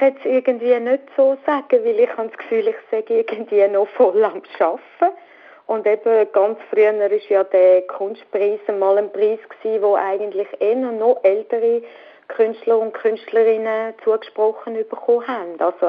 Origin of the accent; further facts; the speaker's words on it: Zurich, Switzerland; Zürich ist meine Heimatstadt.